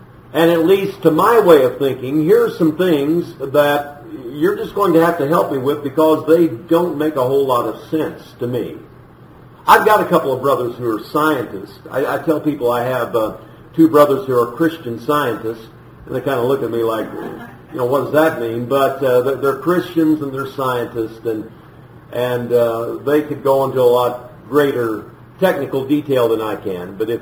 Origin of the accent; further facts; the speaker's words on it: Illinois, United States; also born or lived in Champaign; I was born and raised in East Central Illinois, born in Champaign, raised on a farm about 100 miles south of Chicago.